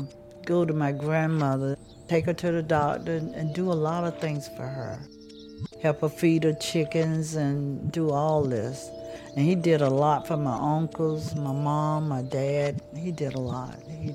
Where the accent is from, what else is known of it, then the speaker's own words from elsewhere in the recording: Clio, Georgia, United States; I'm from Effingham County, Clio, Georgia. Country, you know, in the field, cotton, tobacco area.